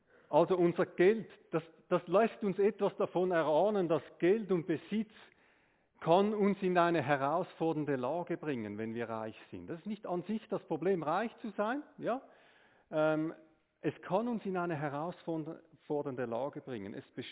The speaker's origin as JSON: {"language": "German", "country": "Switzerland", "said": "verständigen wir uns darauf, als Schweizer, wir sind grundsätzlich reich."}